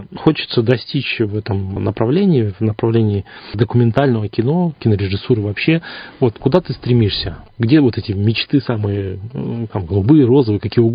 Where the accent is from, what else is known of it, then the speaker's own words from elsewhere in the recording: Buryatia, Russia; Я тоже немножко бурят, когда я куда-то еду, я говорю о том, что вот я, можно сказать, с Бурятии, кому-то это проще.